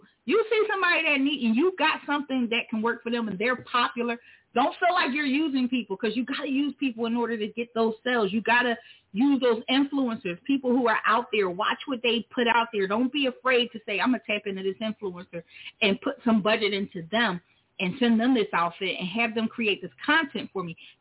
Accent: Philadelphia, Pennsylvania, United States; now in Miami, United States; So I'm from Philly, but moved to Miami last year, and juggling the seasons is a struggle for clothing.

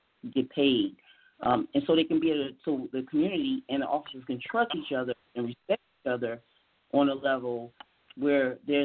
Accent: Atlantic City, New Jersey, United States; It's just that because I'm from Atlantic City, New Jersey, even those white officers that was in the police academy, they never lived in Atlantic City, New Jersey

